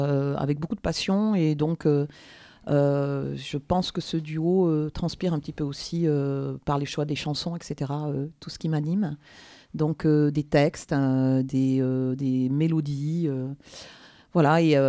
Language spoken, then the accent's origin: French; Mont-de-Marsan, Nouvelle-Aquitaine, France; je suis originaire de Mont-de-Marsan, je suis landaise, et je chante depuis toujours.